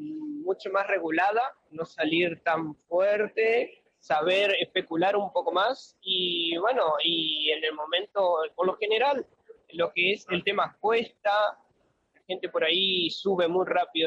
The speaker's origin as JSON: {"language": "Spanish", "town": "Paraná", "region": "Entre Ríos", "country": "Argentina", "said": "Soy de Paraná, entreno en la costanera, así que bueno, el circuito lo sé"}